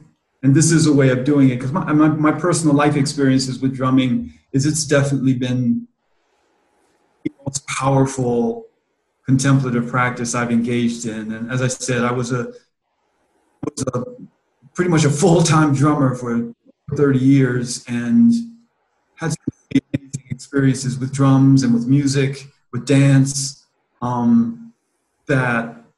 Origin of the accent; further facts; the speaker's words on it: Washington, District of Columbia, United States; whether it's the gospel choirs at the Catholic church I grew up in Washington, D.C., they have a gospel choir and they have a praise dance